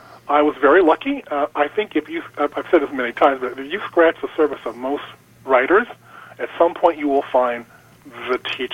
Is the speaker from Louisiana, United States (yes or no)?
no; Rochester, New York, United States; I'm actually from upstate New York. I'm from Rochester.